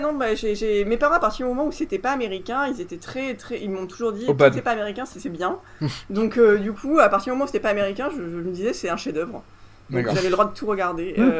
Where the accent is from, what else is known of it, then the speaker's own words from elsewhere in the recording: Toulon, Provence-Alpes-Côte d'Azur, France; j'ai grandi à Toulon pendant qu'il y avait le FN à la mairie